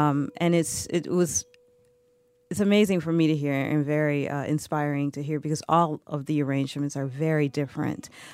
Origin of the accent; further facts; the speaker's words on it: Detroit, Michigan, United States; it was more than just my parents and growing up in Detroit.